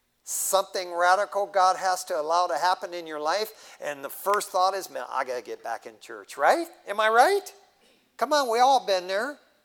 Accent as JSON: {"language": "English", "town": "West Covina", "region": "California", "country": "United States", "said": "from West Covina."}